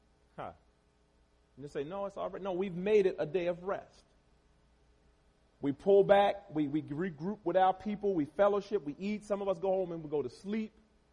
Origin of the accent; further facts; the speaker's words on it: Baltimore, Maryland, United States; I grew up in Baltimore City, in the hood, the same hood that y'all saw burning on TV a few years ago.